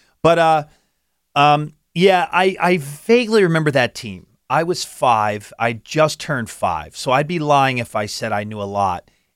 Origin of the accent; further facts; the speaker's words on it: Philadelphia, Pennsylvania, United States; You know, it started where I grew up in South Philly, right where about, I don't know, half a mile from the old Veterans Stadium, the Vet.